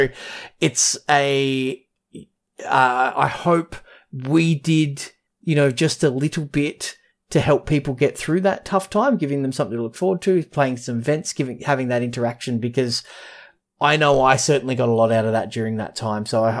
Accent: Melbourne, Victoria, Australia; Like, we're all from Melbourne. We're like, I'm not going to get into politics. We were the most locked down city in the world

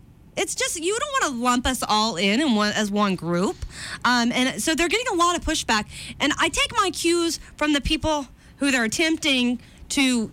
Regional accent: Florida, United States; I know so many Hispanics because I'm from Florida, keep in mind.

